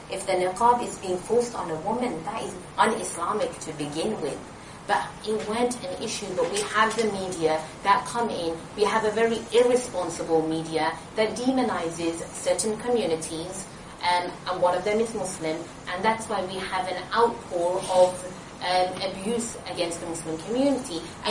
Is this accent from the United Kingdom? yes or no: yes; United Kingdom; I'm from Britain. I hardly go back to where my parents are born, you know. I like being here. This is my country.